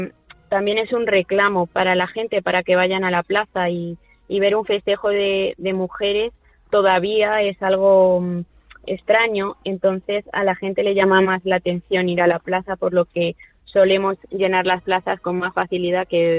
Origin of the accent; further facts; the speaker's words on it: Toledo, Castilla-La Mancha, Spain; y a mí como toledana pues me enorgullece poder entrenar allí cada tarde.